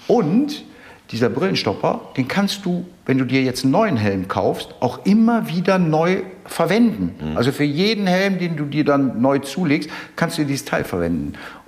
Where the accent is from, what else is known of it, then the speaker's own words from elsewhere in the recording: Cologne, North Rhine-Westphalia, Germany; weil ich bin ja Kölner, ich wohne ja in Köln.